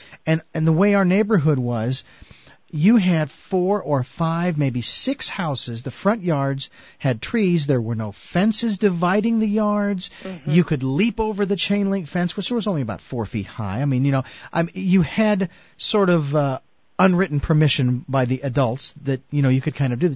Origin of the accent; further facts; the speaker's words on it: Phoenix, Arizona, United States; even where I was growing up in Phoenix, Arizona